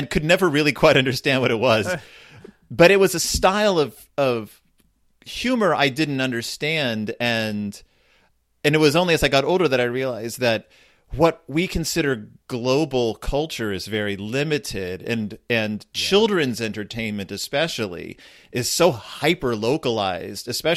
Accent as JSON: {"language": "English", "region": "Texas", "country": "United States", "tie": "born or raised there", "said": "I watched Mystery Science Theater growing up in Texas. Now I live in Minnesota, which is where Mystery Science Theater was, of course, created."}